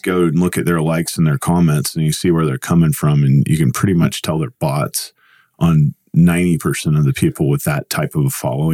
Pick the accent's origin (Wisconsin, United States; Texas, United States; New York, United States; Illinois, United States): Texas, United States; Dallas; I grew up in Dallas, Texas.